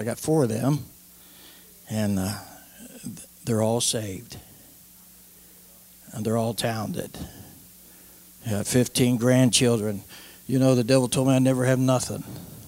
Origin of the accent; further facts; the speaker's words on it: Covington, Kentucky, United States; So I was raised in Covington, Kentucky. I was born in 1949, and my dad was a musician, country and western singer.